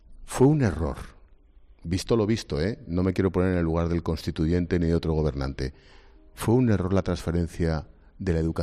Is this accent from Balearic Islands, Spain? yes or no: no; Madrid, Community of Madrid, Spain; Yo soy madrileño y mantengo, mi madre no era de aquí, mi padre sí